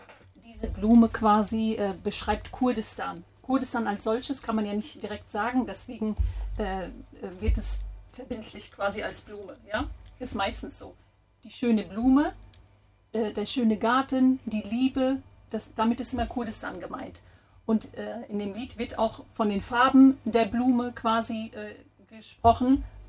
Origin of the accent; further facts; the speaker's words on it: Germany; born there; Genau, ich bin auch in Deutschland geboren.